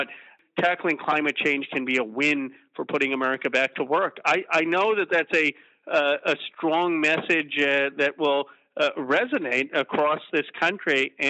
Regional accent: California, United States; You have these awful wildfires in my home state in California

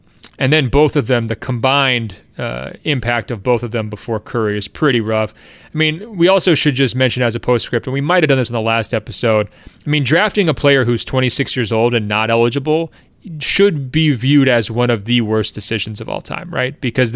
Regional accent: Treviso, Veneto, Italy; I'm from Treviso, which until the team was closed down in 2011, was arguably one of the basketball meccas in Europe.

